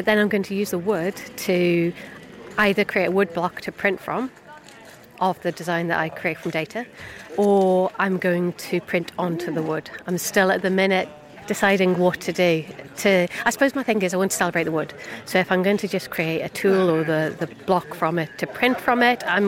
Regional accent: Edinburgh, Scotland, United Kingdom; I'm from Edinburgh.

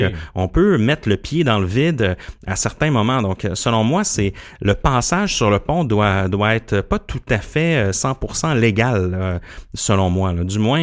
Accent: Quebec, Canada; Ouais, moi, je viens de la Gaspésie, puis je me rappelle à Gaspé, j'allais souvent me balader sur la traque de chemin de fer

